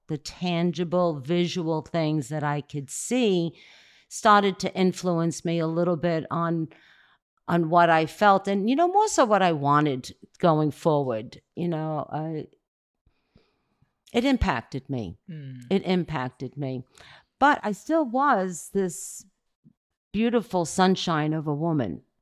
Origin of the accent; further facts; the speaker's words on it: Staten Island, New York, United States; I'm from Staten Island, New York.